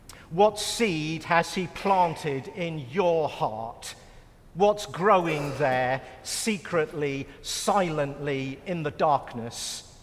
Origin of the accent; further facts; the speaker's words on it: England, United Kingdom; And I said, "No, I'm English."